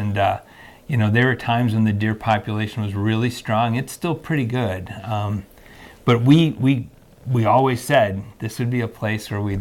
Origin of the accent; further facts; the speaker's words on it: Eau Claire, Wisconsin, United States; I grew up in Eau Claire and fishing for smallmouth, and that's what I did all summer.